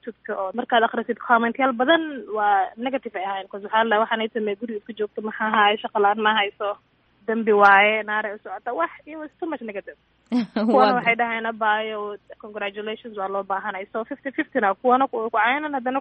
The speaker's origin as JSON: {"language": "Somali", "country": "Kenya", "tie": "born or raised there", "said": "Kenya ku dhashay Kenya ku soo koray"}